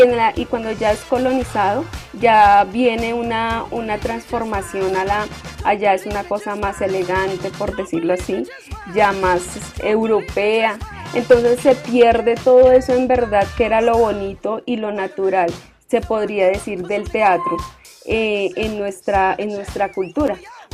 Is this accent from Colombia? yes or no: yes; Colombia; pero en verdad el teatro nativo de nosotros como colombianos y como latinoamericanos, como hispanos, viene desde esas expresiones orales místicos, podría decirse, de nuestros indígenas